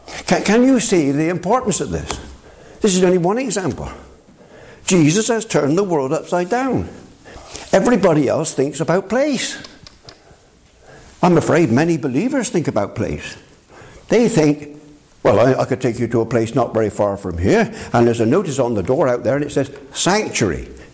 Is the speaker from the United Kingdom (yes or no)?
yes; England, United Kingdom; Now, I'm not ashamed of being English. I can almost say, if I use inverted commas, I'm proud to be English.